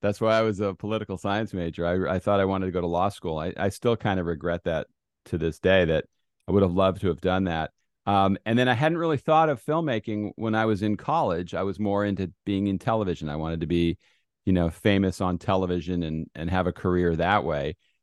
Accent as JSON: {"language": "English", "town": "Los Angeles", "region": "California", "country": "United States", "tie": "born or raised there", "said": "I grew up in Los Angeles for a lot of my life."}